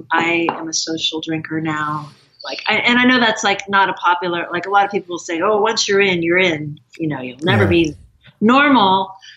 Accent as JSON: {"language": "English", "town": "San Francisco", "region": "California", "country": "United States", "tie": "born there", "said": "I was born in the Haight-Ashbury and, so I was kind of always around, music and drugs and partying and political stuff and unconventional this and that. Multiracial, multisexual orientation, multi everything."}